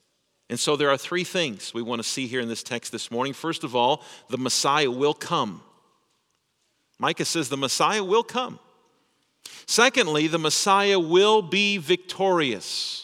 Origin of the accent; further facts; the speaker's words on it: Ripon, Yorkshire and the Humber, United Kingdom; I told someone on the other end that I was from Ripon.